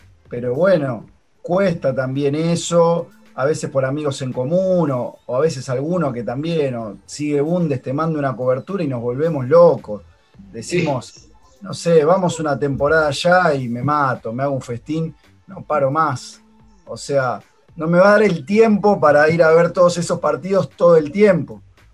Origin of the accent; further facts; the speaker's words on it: Buenos Aires, Argentina; Nos cuesta a nosotros mismos, siendo porteños